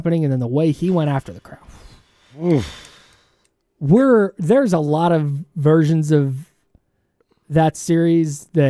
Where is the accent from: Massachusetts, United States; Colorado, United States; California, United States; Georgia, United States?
California, United States; now in Sacramento, United States; So if you don't know this about me, I grew up in the Bay Area. I'm a Warriors fan.